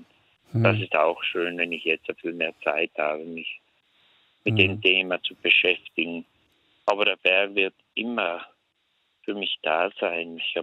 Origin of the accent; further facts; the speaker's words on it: South Tyrol, Italy; Ich bin jetzt bei uns in Südtirol